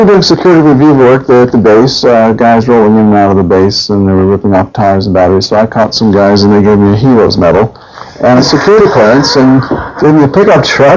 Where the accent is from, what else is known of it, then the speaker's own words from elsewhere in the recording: Mississippi, United States; born there; I was born in Mississippi in 1938 during the Tupelo flash floods.